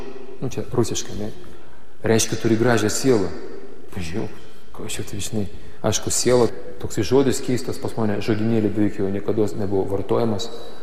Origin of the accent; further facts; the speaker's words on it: Šiauliai, Šiauliai County, Lithuania; aš pats esu šiaulietis, turiu tokią savotišką, dar šiaulietišką ambiciją